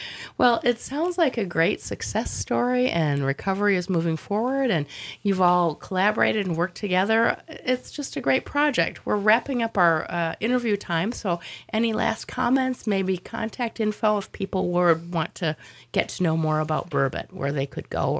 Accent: Minnesota, United States; As most of you would know, I'm from Minnesota, and there are burbot in the northern lakes there.

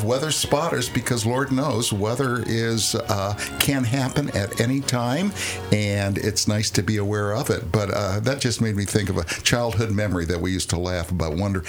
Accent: South Bend, Indiana, United States; Growing up, I grew up in South Bend, Indiana. That's Mayor Pete's town.

